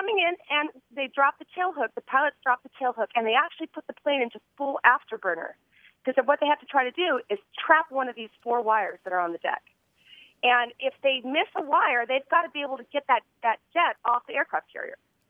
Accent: San Diego, California, United States; I grew up out here in San Diego, and when I was a kid, my dad was a Navy fighter pilot.

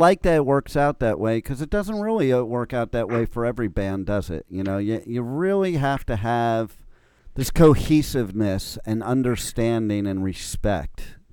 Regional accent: New Jersey, United States; also born or lived in New York, United States; Listen, you know, I'm from New Jersey and New York, where it gets, you know, somewhat cold, but not cold like Canada.

